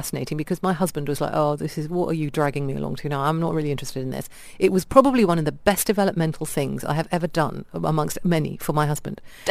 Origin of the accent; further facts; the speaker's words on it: India; I mean, I'm Indian. Probably people can't hear that from my voice.